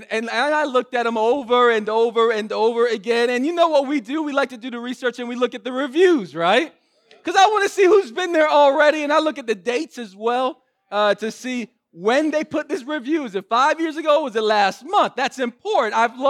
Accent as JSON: {"language": "English", "town": "Orlando", "region": "Florida", "country": "United States", "tie": "born or raised there", "said": "we are going to a conference, the Exponential Conference in Orlando, Florida, my hometown"}